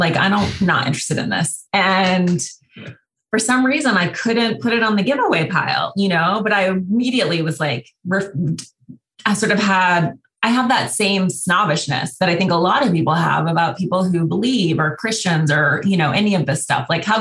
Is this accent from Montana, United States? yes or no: yes; Montana, United States; And I grew up in Montana. There was a small Jewish community.